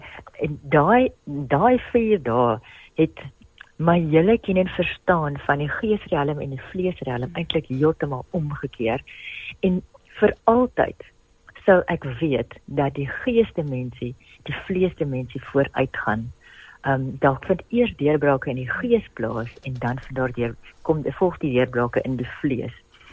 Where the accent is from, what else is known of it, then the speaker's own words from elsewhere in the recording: Western Cape, South Africa; as ek kom uit die Swartland uit, so ek hou van 'n ou broodjie en 'n vleisie